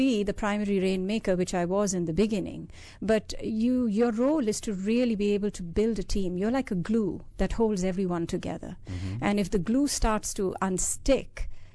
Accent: India; I grew up in India, was brought up in lots of different parts of India because my father was in the armed forces as a fighter pilot and commanding officer. So I moved from place to place

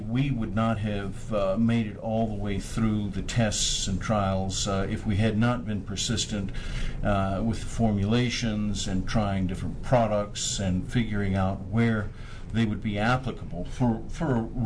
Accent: Evanston, Illinois, United States; born there; also born or lived in West Virginia / Rome, Italy; I was born in Evanston, Illinois, and moved for a very short while to West Virginia, where there was Island Creek Coal Company. And then from there, we moved to Rome, Italy

